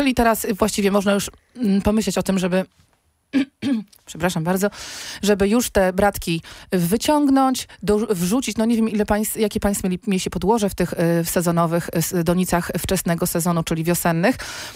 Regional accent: Gdańsk, Pomeranian Voivodeship, Poland; No co ja jestem z Wrzeszcza, we Wrzeszczu przy każdym domu babcie sadziły dawno temu aksamitki, ja po prostu je cały czas wąchałam, jak się bawiłam na podwórku

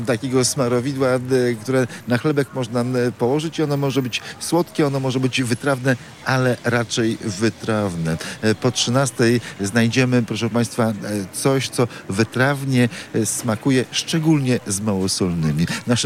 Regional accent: Ostróda, Warmian-Masurian Voivodeship, Poland; Ja pochodzę z Ostródy, z małego miasta

